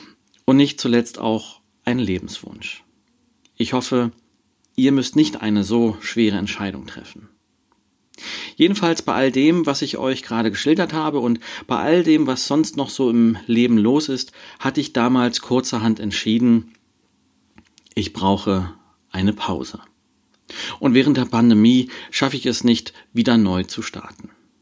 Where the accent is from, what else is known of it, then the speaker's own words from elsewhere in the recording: Berlin, Germany; moved away; denn dieser Anbieter kommt aus Berlin, meiner alten Heimat. Wunderbar. Also, ich bin umgezogen.